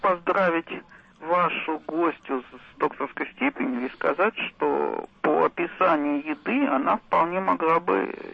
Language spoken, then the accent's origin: Russian; Kazakhstan; born there; я сам родился в Казахстане